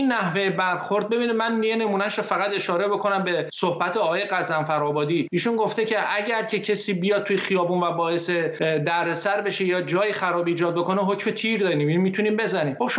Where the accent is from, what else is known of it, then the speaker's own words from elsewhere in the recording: Isfahan, Iran; من خودم از شهر اصفهان هستم، اونجا به دنیا اومدم، در بین این مردم بزرگ شدم.